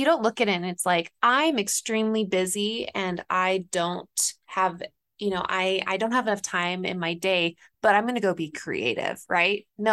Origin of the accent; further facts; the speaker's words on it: Rhode Island, United States; I grew up on the East Coast when I was younger, and we had these woods in the back of our house.